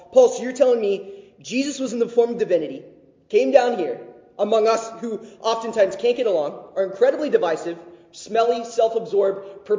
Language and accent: English; Dallas, Texas, United States; Although I'm from Dallas, I grew up as a Red Sox fan since my dad's side of the family's from Rhode Island, lived in Boston.